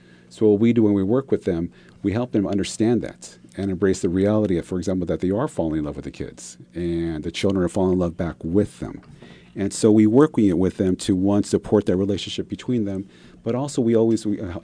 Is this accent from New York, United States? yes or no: no; California, United States; I'm locally born and bred in Santa Barbara County, and I've seen the ups and downs of the community.